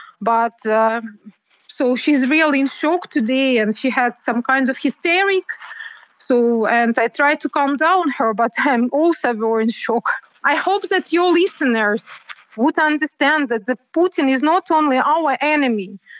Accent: Donetsk, Donetsk Oblast, Ukraine; English is a second language; moved away as an adult; I'm originally from Donetsk. I was born there.

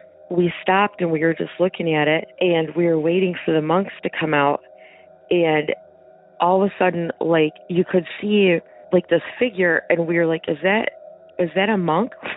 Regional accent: Michigan, United States; I'm from Michigan.

